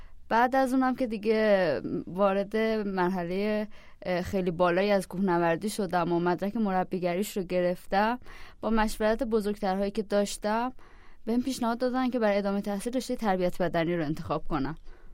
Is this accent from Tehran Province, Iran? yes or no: no; Qazvin, Iran; من اهل قزوین هستم و دبیرستان رو در شهر قزوین، دبیرستان هجرت، رشته ریاضی فیزیک.